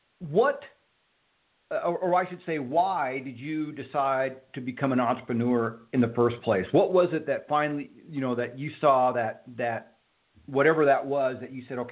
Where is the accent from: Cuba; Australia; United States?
Cuba; we came from Cuba, and you know, very similar. My parents were entrepreneurs